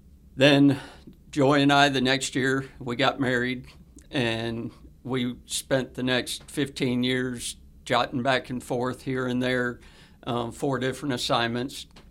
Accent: Sarasota, Florida, United States; I had a sister that was 2 years older than me, and so we grew up down there in Sarasota. We were a quote-unquote Christian family

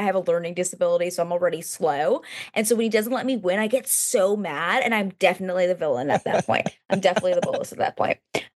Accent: New Jersey, United States; I'm from New Jersey. It's second nature.

